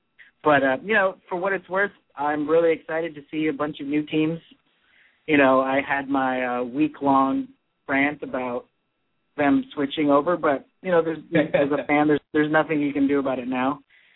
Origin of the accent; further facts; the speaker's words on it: Houston, Texas, United States; now in Boston, United States; I'm from Houston, but I live a little bit south of Boston now, in a little city south of Boston.